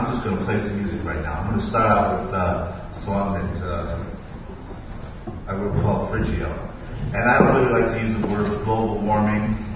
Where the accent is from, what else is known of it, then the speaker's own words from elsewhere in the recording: Connecticut, United States; I'm from Connecticut, Quantucket